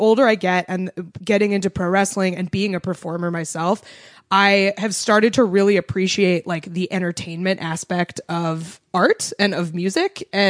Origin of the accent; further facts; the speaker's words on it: New England, United States; I liked like I grew up in New England. I liked like Boston hardcore.